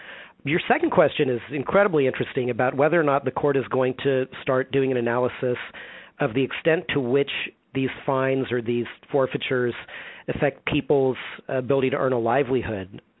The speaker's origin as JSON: {"language": "English", "region": "Texas", "country": "United States", "said": "I'm from Texas, just like you, by the way, you really need your car to get to work."}